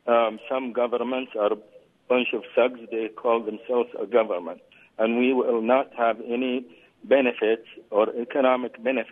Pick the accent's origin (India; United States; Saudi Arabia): Saudi Arabia; English is a second language; from Saudi Arabia.